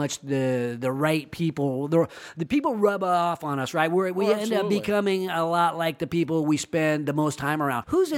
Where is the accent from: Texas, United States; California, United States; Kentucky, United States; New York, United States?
California, United States; Roseville; This is, you know, Sacramento is, I think, all of our town, but I grew up in Roseville.